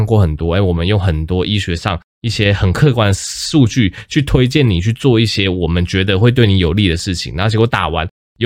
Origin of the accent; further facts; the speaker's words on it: Taiwan; 像我们台湾人母体的分布就是80%几打过疫苗了。